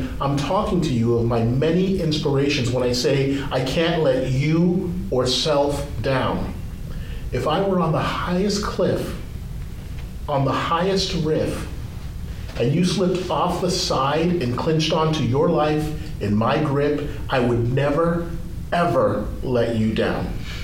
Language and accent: English; Hawaii, United States; also born or lived in Michigan / Nigeria; I was born in Nigeria, which is where I'm initially from. Grew up in Hawaii and Michigan